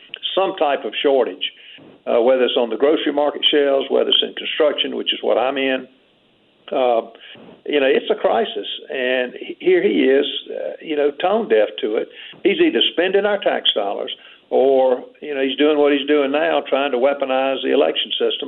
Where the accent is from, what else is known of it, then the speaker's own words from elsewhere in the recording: South Carolina, United States; South Carolina, my home state